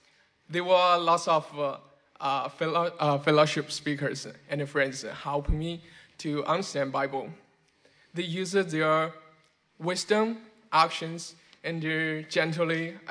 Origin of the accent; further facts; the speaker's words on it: China; English is a second language; moved away as an adult; now in Canada; I'm from China. Now I'm going to share my story to you guys. 2 years ago, I came to Canada